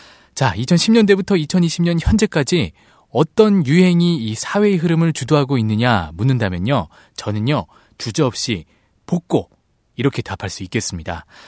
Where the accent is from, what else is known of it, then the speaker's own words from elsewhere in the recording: Seoul, South Korea; 저는 따뜻한 서울 남자